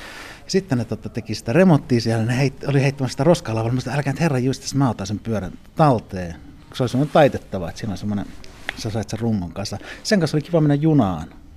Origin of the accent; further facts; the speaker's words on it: Punkaharju, South Savo, Finland; kun mä oon maaseudulta kotoisin tuolta Punkaharjulta, niin kouluun piti ajaa pyörällä jo.